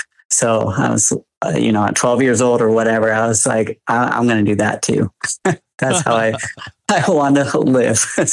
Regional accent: Montana, United States; And I grew up here in Montana, so I'm always inspired every day by just its beauty.

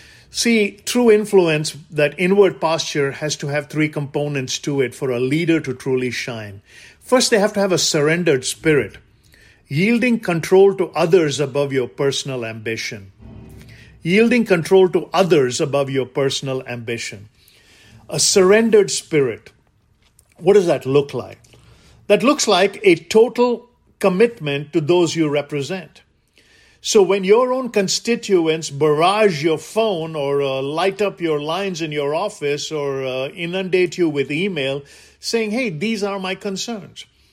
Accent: India; moved away; I came from India. I still go back to India. I'm still a taxpayer in India. I travel back and forth. I love my homeland.

